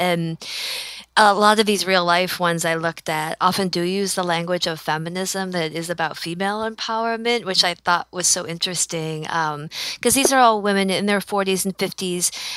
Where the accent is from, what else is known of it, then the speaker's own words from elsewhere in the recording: Grosse Pointe, Michigan, United States; And where I grew up in Grosse Pointe, it was majority of people I knew, parents worked in the industry for one way or another.